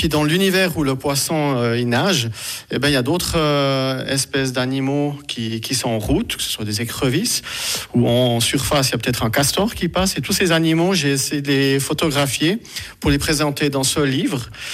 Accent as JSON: {"language": "French", "region": "Bern", "country": "Switzerland", "said": "j'habite ici et j'aime mon coin de pays, qui était au départ le Jura bernois avec le vallon de Saint-Imier."}